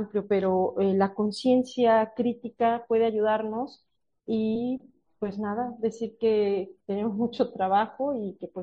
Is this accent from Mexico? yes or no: yes; Mexico; sobre todo porque soy mexicana y lo sé